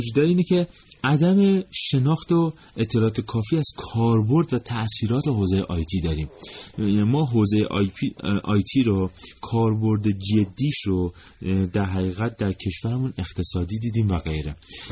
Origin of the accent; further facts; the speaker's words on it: Iran; من خودم یک ایرانی هستم